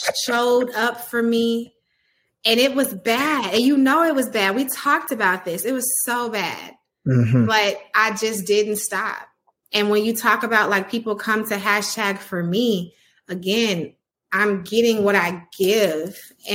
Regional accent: Houston, Texas, United States; But I love A-Town, but I'm from H-Town, you know, different. But so I grew up in Houston family.

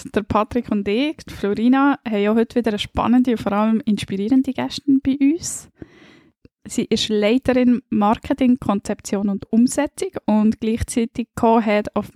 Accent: Bern, Switzerland; Ich als Bernerin muss zugeben, an diesem Blog kommt man eigentlich gar nicht vorbei.

